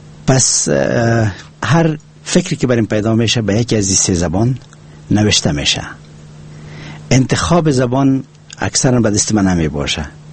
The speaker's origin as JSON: {"language": "Persian", "country": "Afghanistan", "first_language": "Pashto", "second_language": "Persian"}